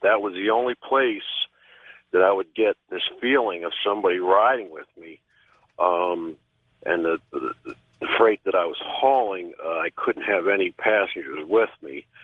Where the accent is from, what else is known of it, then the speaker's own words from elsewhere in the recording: Las Vegas, Nevada, United States; I grew up actually in Vegas.